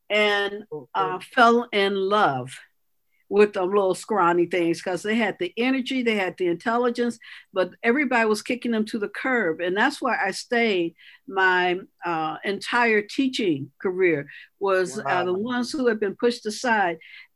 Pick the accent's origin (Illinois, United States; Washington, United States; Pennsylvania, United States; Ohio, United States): Illinois, United States; Chicago; now in Minneapolis, United States; I am from Minneapolis. I'm Chicago, and that's ground into you. You know, it's inbred into you. And everything that I do still reflects that South Side of Chicago. And moving up to Minnesota I was supposed to move there for 18 months.